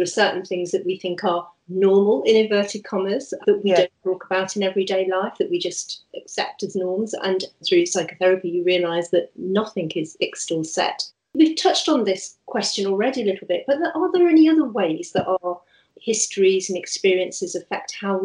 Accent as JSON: {"language": "English", "town": "Liverpool", "region": "North West England", "country": "United Kingdom", "lives_now": "London, United Kingdom", "said": "I'm a Scouser living in London. Even though I've lived in London far more than I lived in Liverpool, you know, more than half my life now, definitely have an attachment."}